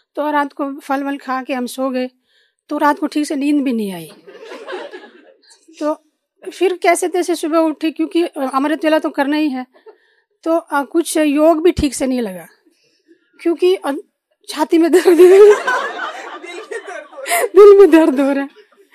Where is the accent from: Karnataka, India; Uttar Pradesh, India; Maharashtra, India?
Karnataka, India; Bangalore; और मैं बेंगलोर से हूँ.